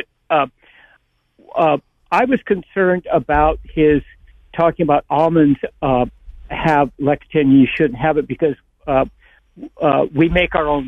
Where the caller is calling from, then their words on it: Santa Cruz, California, United States; I'm calling from Santa Cruz.